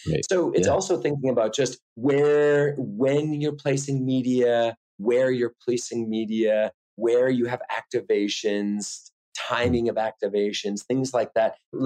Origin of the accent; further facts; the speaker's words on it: Wisconsin, United States; I'm originally from Wisconsin.